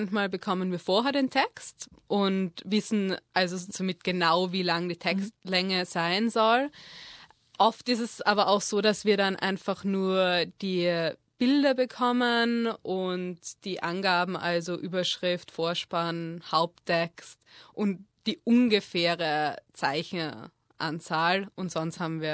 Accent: Graz, Styria, Austria; also born or lived in Vienna; Also, ich komme aus Graz. Und habe in Wien studiert, Grafikdesign für 4 Jahre. Danach hat es mich beruflich nach Deutschland verschlagen und dann wieder zurück nach Österreich.

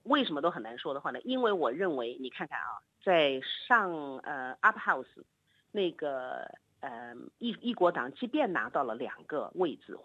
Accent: China; moved away as an adult; 我们是从大陆来的，我们是有原来都没有什么宗教信仰的

